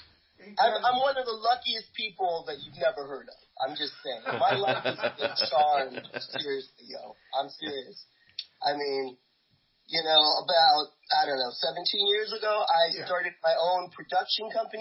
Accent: New York, United States; I grew up in New York.

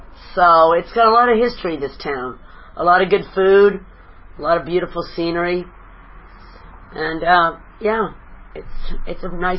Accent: San Pedro, California, United States; now in Northern California, United States; It's, I love my hometown, San Pedro. I never thought I'd be a Northern California person

